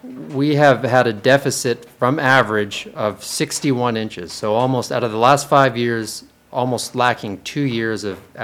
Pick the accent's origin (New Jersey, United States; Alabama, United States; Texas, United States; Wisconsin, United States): Texas, United States; San Antonio; now in San Marcos, United States; You know, I grew up in San Antonio, so, you know, our local rivers of Central Texas were my stomping grounds